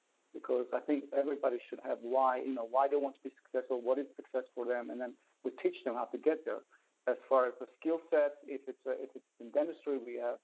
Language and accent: English; Israel; moved away as an adult; now in United States; I'm from Israel. I came to U.S. at age 22 with $300 in my pocket.